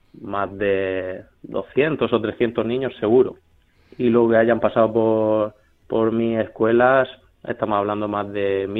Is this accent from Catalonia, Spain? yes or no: no; San Pedro, Region of Murcia, Spain; yo soy de San Pedro, que es un pueblo murciano